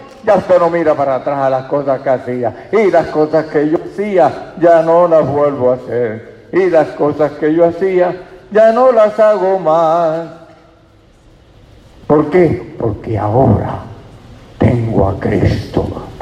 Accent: Caguas, Puerto Rico; Eso se llama, en mi pueblo, en Caguas, la capital del mundo, salvación.

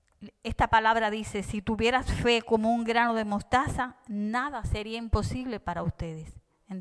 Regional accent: Cuba; Para los que no me conocen, yo soy de Cuba y llegué

